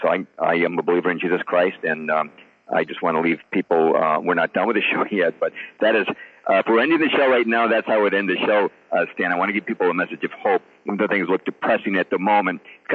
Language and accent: English; Boston, Massachusetts, United States; That's correct. I'm from Boston. I'm talking from Boston right now, or a suburb of it.